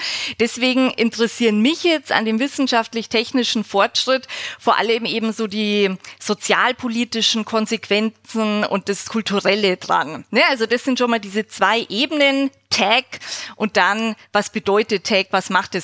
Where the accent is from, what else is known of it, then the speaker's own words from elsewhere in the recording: Munich, Bavaria, Germany; now in Berlin, Germany; ich komme aus Bayern, das glaube ich, hört man auch, aus München, wohlgemerkt, das ist ja auch sehr wichtig für die Bayern. Aber ich bin wohnhaft in Berlin und das auch schon fast 10 Jahre.